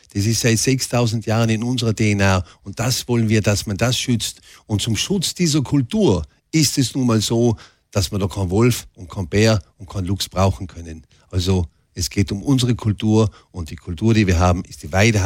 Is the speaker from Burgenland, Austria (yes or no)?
no; Tyrol, Austria; Auch wir, zum Beispiel bei mir daheim im hinteren Ötztal